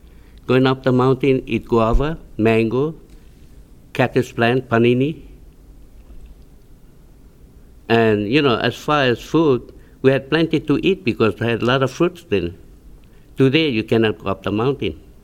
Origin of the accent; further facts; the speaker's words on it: Lahaina, Hawaii, United States; also born or lived in Wailuku; I was born in Wailuku but moved to Westside, Lahaina, and lived here all my life, and live in Kilauea